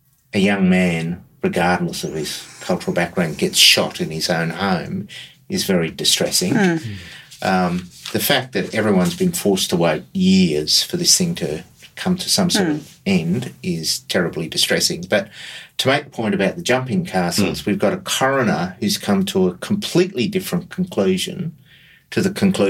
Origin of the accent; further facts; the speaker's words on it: Australia; as an Australian, and an Australian with Indigenous blood